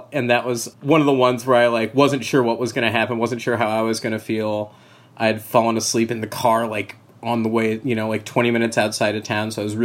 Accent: Florida, United States; So I grew up in North Florida in a college town.

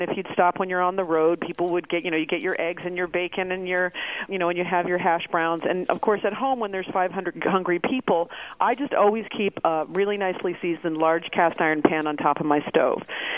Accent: New York, United States; But then I discovered, being a New Yorker, that as they grew up, they really were taken by the allure of the streets

